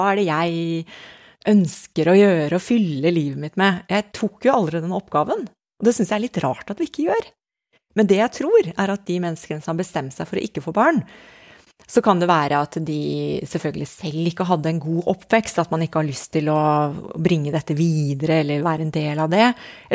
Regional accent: Asker, Akershus, Norway; jeg vokste opp typiske boligfelt I Asker, hvor I hvert hus bodde det mor og far og noen barn, og det var på en måte min verden og det jeg kjente.

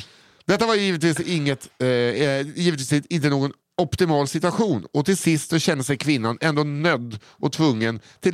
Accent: Norrland, Sweden; Jag är uppvuxen i Norrlands inland.

